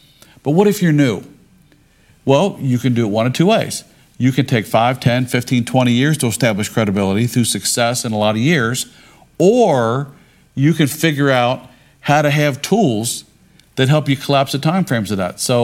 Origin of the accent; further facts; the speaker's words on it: Ohio, United States; We're both from Ohio